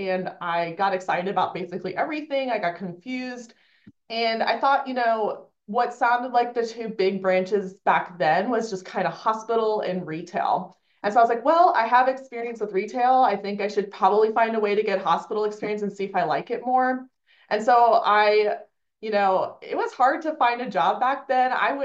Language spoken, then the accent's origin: English; Austin, Texas, United States; So I grew up in Austin, Texas.